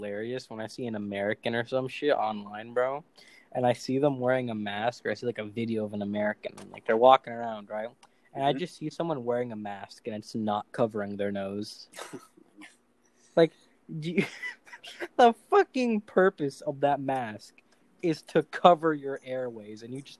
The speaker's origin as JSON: {"language": "English", "country": "Canada", "said": "As a Canadian who has, you know, not really had the chance to experience gun life"}